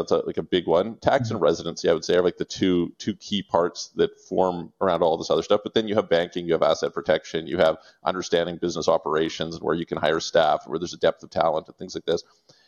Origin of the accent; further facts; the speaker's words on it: Canada; I'm from Canada.